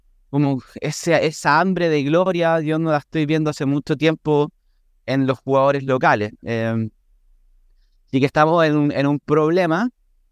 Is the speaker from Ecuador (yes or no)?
no; Chile; Mira, yo diría que los chilenos no tenemos un partido que digamos este no se puede perder.